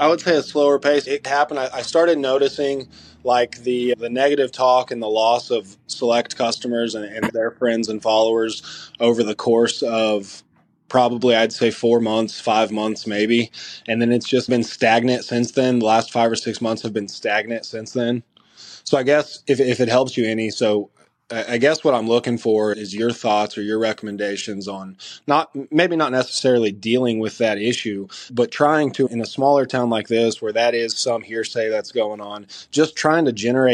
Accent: Texas, United States; I'm from Texas, born and raised here. I've been here my whole life. My father is originally Middle Eastern.

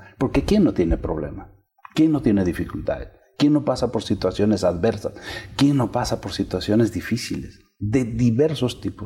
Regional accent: Patibamba, Ayacucho, Peru; also born or lived in San Miguel; Fuimos desde Ayacucho, pasamos por San Miguel, mi pueblo, a Patibamba, donde fui niño, y me recibían con el cariño, con las bandas, bailando, danzando.

